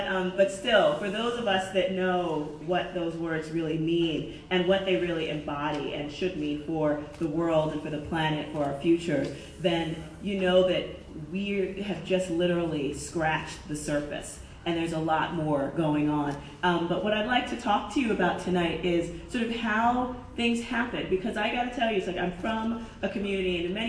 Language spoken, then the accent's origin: English; New York City, New York, United States; You know, and I'm from the South Bronx, it's one of the poorest congressional districts in the country, in my country